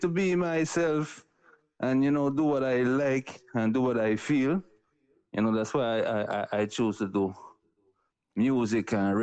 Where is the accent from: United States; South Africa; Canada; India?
Canada; Montreal, Quebec; I'm born and raised in Montreal, and you don't know, been doing reggae music for a good time now, you know, spent a lot of time in Jamaica, traveling the world